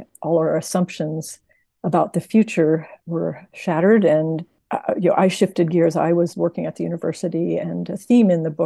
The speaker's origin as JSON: {"language": "English", "region": "Midwest", "country": "United States", "tie": "born or raised there", "said": "And for me, growing up in the Midwest, it was just a magical, being in southeastern Alaska"}